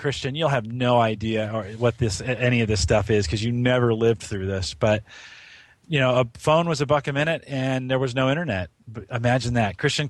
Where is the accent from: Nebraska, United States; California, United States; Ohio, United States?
California, United States; San Jose; I grew up in San Jose, and so as a young kid, sixth, seventh, eighth, ninth grade